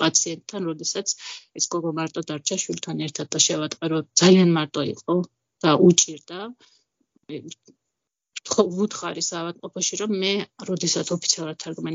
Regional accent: Borjomi, Samtskhe-Javakheti, Georgia; მე ბორჯომში გავიზარდე, ბორჯომის რაიონის სოფელ დურში, ერთ-ერთ სოფელში არაფერი მაშინ არ იყო

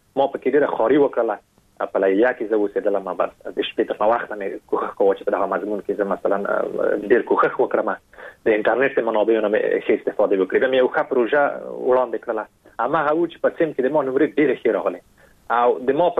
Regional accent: Afghanistan; په دې باندې مې لیکلي وو چې زه د افغانستان یم

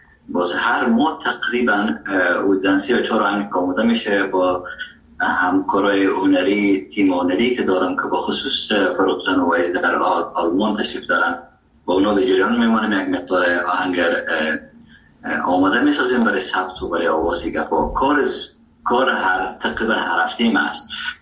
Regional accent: Afghanistan; first language Dari; زبان اصلی و وطنی ما دری است و فارسی نیست و چقدر در هرات استفاده میشه و زبان دوم ما که در افغانستان است زبان پشتو

